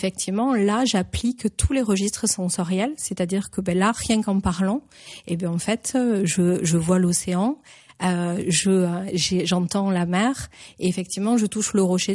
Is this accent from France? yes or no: yes; France; j'ai l'impression que je suis française, ça c'est certain. Et mes racines oui, sont en Andalousie.